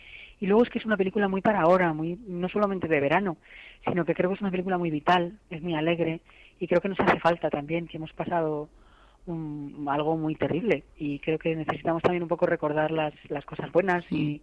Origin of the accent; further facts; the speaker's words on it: Madrid, Community of Madrid, Spain; yo soy súper madrileña.